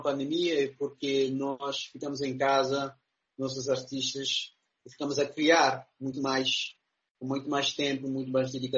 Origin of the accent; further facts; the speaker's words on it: Guinea-Bissau; also born or lived in Senegal; meu pai é guinense, né? Sou guinense, minha mãe é de Cabo Verde, ok, nasci em Senegal, mas eu tenho uma ligação com o Guiné-Bissau